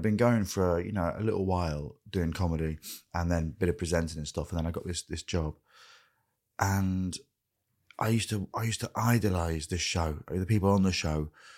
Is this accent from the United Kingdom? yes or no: yes; Grimsby, Yorkshire and the Humber, United Kingdom; growing up in Grimsby, there was a lot of wet breaks.